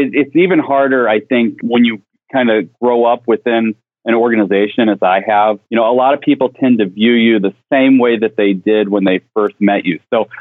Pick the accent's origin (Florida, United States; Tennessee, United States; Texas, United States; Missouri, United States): Missouri, United States; moved away as an adult; now in Washington, United States; I came out to Washington to work for my hometown Congressman Dick Gephardt.